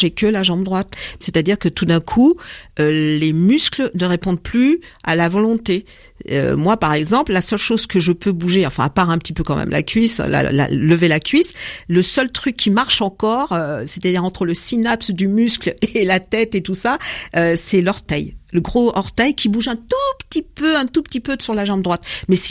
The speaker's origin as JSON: {"language": "French", "town": "Marrakesh", "region": "Marrakesh-Safi", "country": "Morocco", "tie": "born there", "said": "Moi, je suis née au Maroc, à Marrakech"}